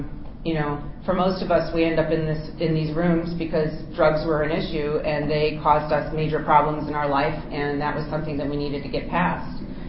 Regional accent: Chicago, Illinois, United States; now in Maryland, United States; Like when I moved to Maryland from Chicago, I got one of those Maryland license plates that said the War of 1812 on it.

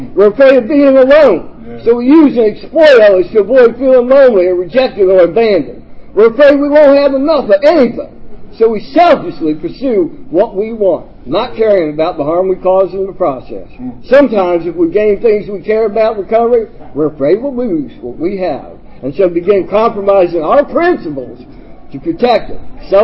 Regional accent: Baltimore, Maryland, United States; I'm from Brooklyn, Curtis Bay. I'm from Baltimore, too.

